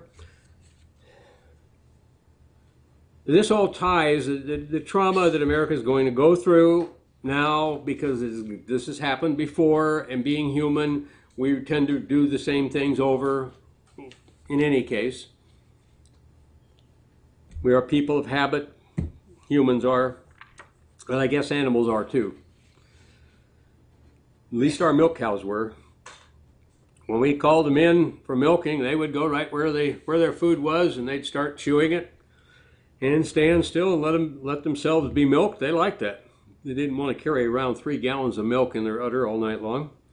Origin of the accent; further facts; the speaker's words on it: South Dakota, United States; I grew up near the Oglala tribe. Pine Ridge was the reservation that much of the tribe lives on